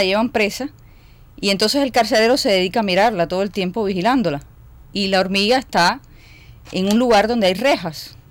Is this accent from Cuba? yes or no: yes; Cuba; soy cubana por supuesto